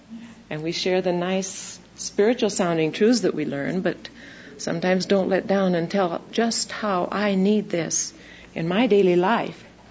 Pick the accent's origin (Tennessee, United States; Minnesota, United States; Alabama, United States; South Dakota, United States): Minnesota, United States; also born or lived in Iowa; I was born in Iowa and grew up in southern Minnesota, and my folks still live in Minneapolis, and it was there that I met my husband, and it just seems like home in many ways.